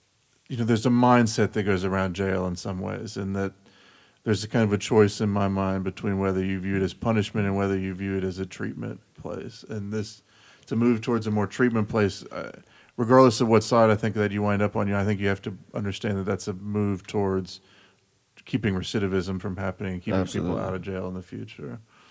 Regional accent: Charlottesville, Virginia, United States; That I grew up in Charlottesville, and we actually came to Roanoke to get on a flight growing up

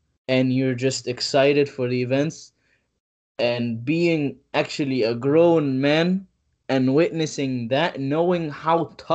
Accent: Egypt; Right now, I've seen all these cycles, like growing up in Egypt.

